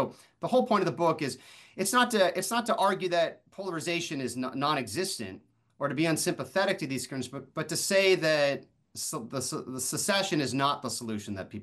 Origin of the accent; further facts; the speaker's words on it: Florida, United States; One of them was from my home state of Florida.